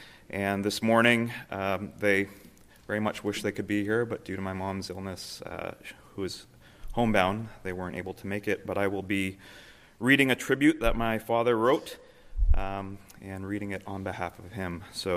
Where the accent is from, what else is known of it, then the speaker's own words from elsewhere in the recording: Toronto, Ontario, Canada; We grew up together in Toronto, lived about 10 minutes from Stephen, Susie, and Christine back in the 70s and 80s.